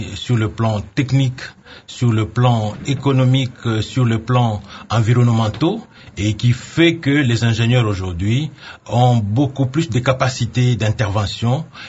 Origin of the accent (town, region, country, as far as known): DR Congo